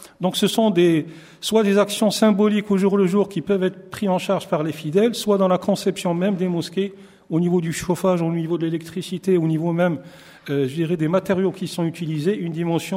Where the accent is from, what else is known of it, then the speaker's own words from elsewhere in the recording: Morocco; je peux prendre mon pays d'origine, qui est le Maroc